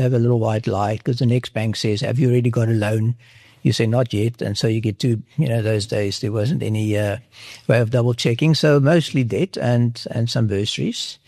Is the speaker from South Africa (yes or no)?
yes; Oosterivier, Western Cape, South Africa; he didn't know that I came all the way from Oosterivier, not far from Stellenbosch